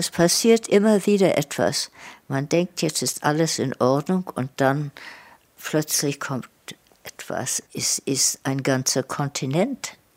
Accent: England, United Kingdom; German is a second language; Ich bin Engländerin. Ich bemühe mich, Deutsch zu sprechen. Ich lese nicht Deutsch. Ich kann ein bisschen lesen.

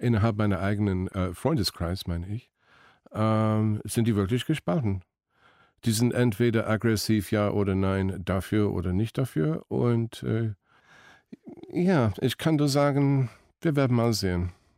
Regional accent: Scotland, United Kingdom; German is a second language; Ich bin Schotte. Sehr stolz darauf.

